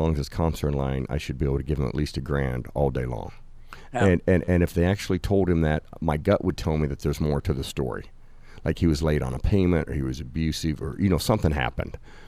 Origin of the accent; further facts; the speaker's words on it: Kansas, United States; I'm from Kansas.